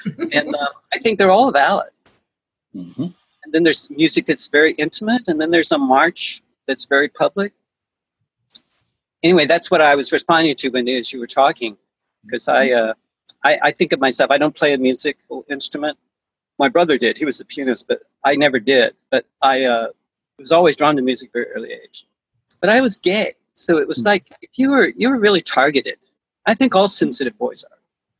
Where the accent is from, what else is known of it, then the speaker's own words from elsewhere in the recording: Southern United States, United States; And as I've gotten older, I came from the South, so I hated a lot of music because I didn't like the South. I didn't like my experiences there, and I wanted to get out.